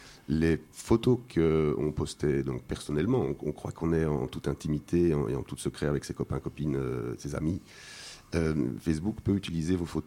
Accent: Belgium; Donc en tant que Belge, si on veut intenter un procès pour récupérer par exemple toutes ces photos, il faut aller ouvrir la procédure dans une cour en Irlande.

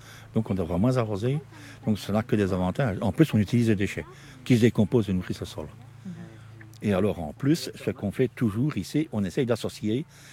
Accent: Marche-la-Dame, Wallonia, Belgium; Non, je suis de Marche-la-Dame.

